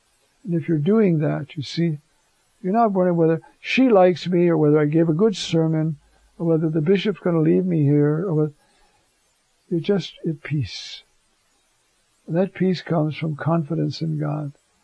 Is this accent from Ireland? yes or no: yes; Ireland; I'm Irish, so I can say it.